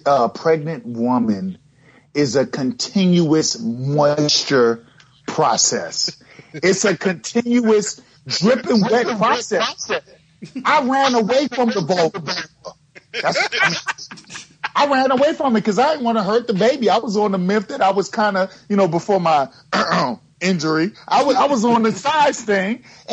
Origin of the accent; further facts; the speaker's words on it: Brooklyn, New York, United States; I'm from Brooklyn, man.